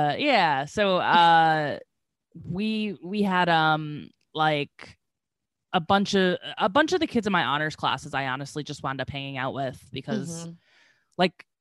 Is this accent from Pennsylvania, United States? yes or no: yes; Scranton, Pennsylvania, United States; So I was from Scranton, and I was like from the more like backwoods elementary school